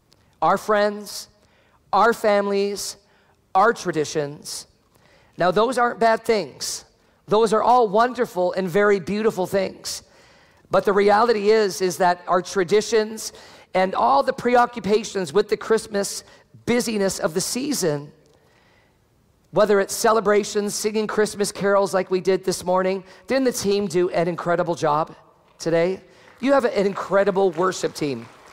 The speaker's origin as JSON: {"language": "English", "country": "Canada", "said": "I am fully Canadian."}